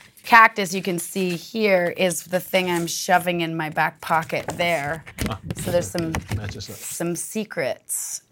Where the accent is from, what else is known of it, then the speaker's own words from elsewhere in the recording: Waitsfield, Vermont, United States; we bought this farm in Vermont where I grew up. That's my hometown in Waitsfield, Vermont.